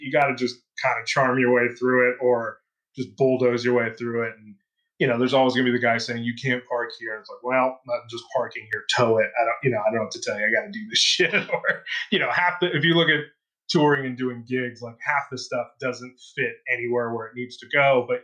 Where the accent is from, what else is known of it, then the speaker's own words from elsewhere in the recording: Mission Viejo, California, United States; I grew up in Mission Viejo, so like South Orange County, but I used to sneak in.